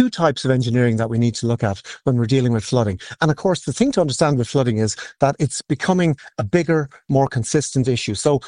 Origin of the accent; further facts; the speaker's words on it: Kilkenny, Leinster, Ireland; In my hometown of Kilkenny City, that used to be regularly flooded